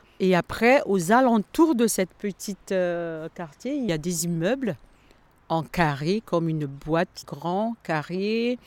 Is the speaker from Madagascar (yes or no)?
yes; Madagascar; Dans la culture où je viens de Madagascar, pour nous, les formes des maisons, il y a une signification par rapport à l'énergie de l'environnement.